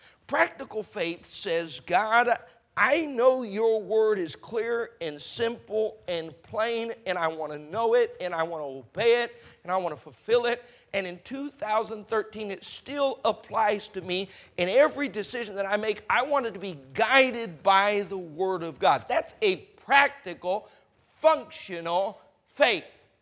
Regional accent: Colorado, United States; I remember growing up in Colorado, we had some friends with a farm.

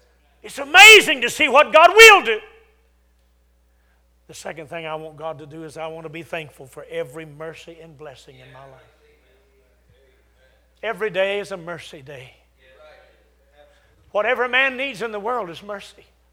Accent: Texas, United States; I was so scared leaving, oh, wonderful Texas. Amen. I'm still a Southerner, just below the Mason-Dixon, Southern born and Southern bred. When I die, I'll be Southern dead.

